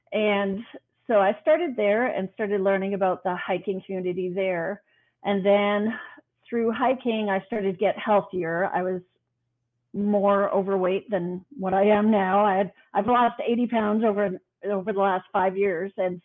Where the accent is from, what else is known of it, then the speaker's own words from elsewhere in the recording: Canada; moved away as an adult; now in United States; We're originally from Canada. We've been in Texas for just about 18 years now.